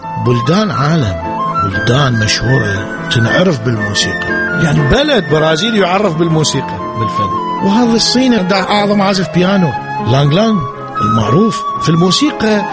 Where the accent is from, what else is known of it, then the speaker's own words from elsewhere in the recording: Iraq; now in Netherlands; بس نبقى نقول بأنه احنا عراقيين،